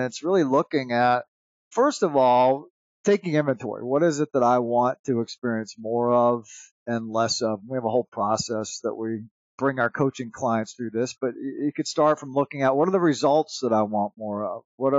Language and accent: English; Southeast, United States; I grew up in the Southeast, and there's a lot of Waffle Houses in the Southeast